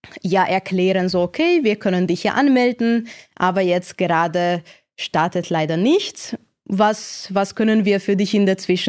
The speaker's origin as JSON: {"language": "German", "country": "Hungary", "first_language": "Hungarian", "second_language": "German", "moved": "yes", "said": "also ich komme ja ursprünglich aus Ungarn, deswegen meine Muttersprache ist Ungarisch."}